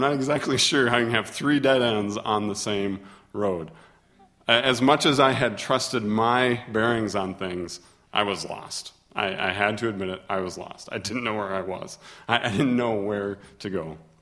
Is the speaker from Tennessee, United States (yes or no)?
no; Minnesota, United States; I was born and raised in Minnesota. All except for 1 year of my life, I've lived in that state.